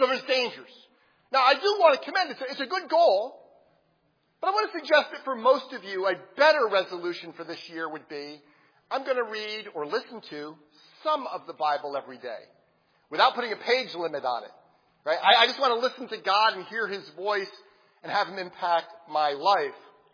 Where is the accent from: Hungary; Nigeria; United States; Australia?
United States; It's because I'm an American. Americans are individualists.